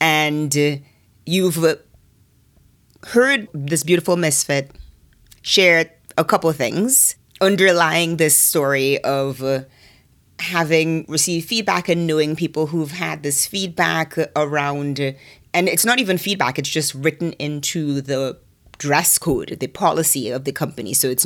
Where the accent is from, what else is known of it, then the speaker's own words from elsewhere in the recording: Trinidad & Tobago; moved away as an adult; I grew up in Trinidad and left at 18. And so I did not have a chance to work in Trinidad as an adult.